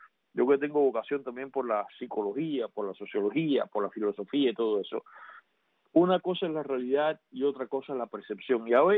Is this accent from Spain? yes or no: no; Cuba; somos cubanos y para Cuba trabajamos.